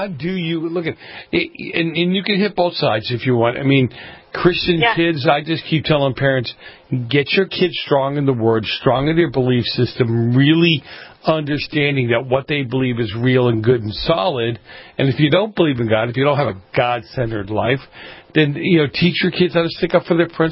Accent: East Coast, United States; Now, see, we grew up on the East Coast. We had air raid and fallout shelters.

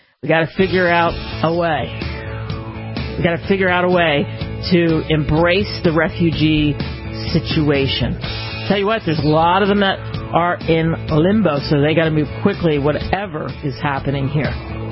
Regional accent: East Coast, United States; they knew I was from the East

